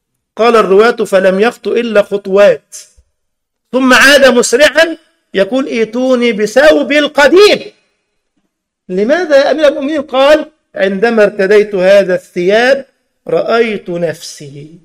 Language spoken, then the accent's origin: Arabic; Egypt; أهو ده بقى اللي بيسموه عندنا في مصر شبعة بعد جوعة